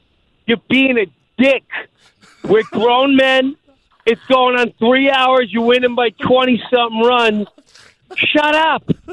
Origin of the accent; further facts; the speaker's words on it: Long Island, New York, United States; Dude, you're from Orlando. I'm from Long Island.